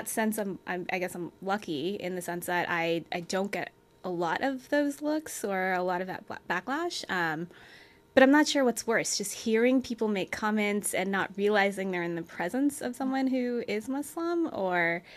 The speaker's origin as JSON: {"language": "English", "country": "United States", "said": "And, you know, a lot of us are very proud of being American."}